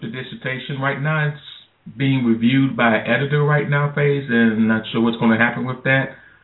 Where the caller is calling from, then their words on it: Pittsburgh, Pennsylvania, United States; I'm calling from the Pittsburgh area.